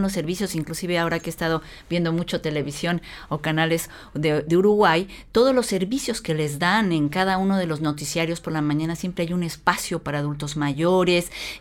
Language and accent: Spanish; Mexico; también en mi país, en México, hay una expectativa de vida que ha ido aumentando.